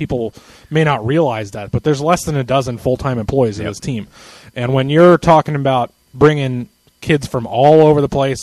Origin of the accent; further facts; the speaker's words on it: Indianapolis, Indiana, United States; I think this is my civic duty as a born and raised Hoosier. I was born in Indianapolis. I moved to Evansville for college, and I've been here ever since.